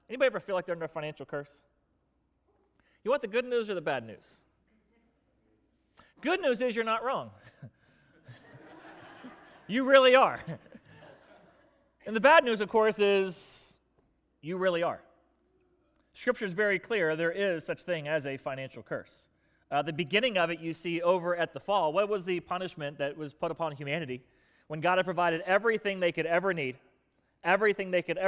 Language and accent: English; Florida, United States; I grew up down in South Florida where it's sort of the land of the rich and plentiful.